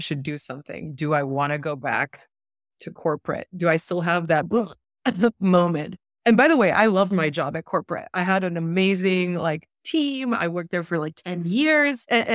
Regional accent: Romania; now in United States; I can just land at my grandma's in Romania. I'm from Romania.

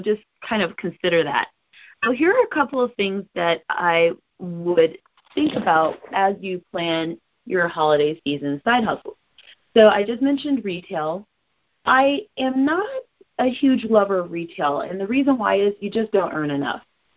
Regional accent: Colorado, United States; the annoying stoner hippie dude who loved the fact that I was from Colorado, and he got on my nerves.

